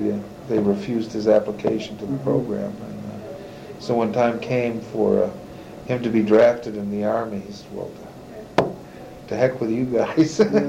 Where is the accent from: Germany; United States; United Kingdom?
United States; so that's most of the time I grew up in the States, in urban.